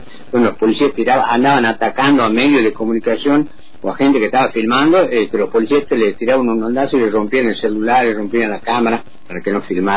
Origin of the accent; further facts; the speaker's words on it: San Pedro, Jujuy, Argentina; yo soy de San Pedro, Jujuy, ¿no es cierto? Estoy a 50 kilómetros, 50 y pico kilómetros de capital.